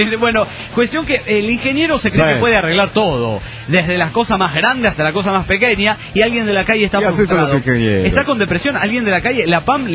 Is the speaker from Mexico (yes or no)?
yes; Mexico City, Mexico; Soy el cogelón del DF mexicano.